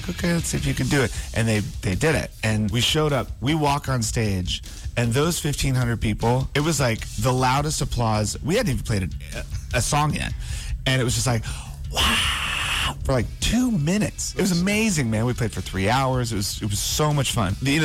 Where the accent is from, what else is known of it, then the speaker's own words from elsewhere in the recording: Virginia, United States; I'm from Virginia.